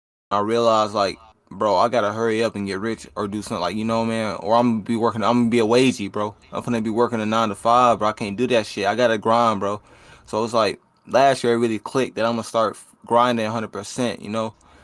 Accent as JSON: {"language": "English", "town": "Detroit", "region": "Michigan", "country": "United States", "said": "I am from Detroit, Michigan."}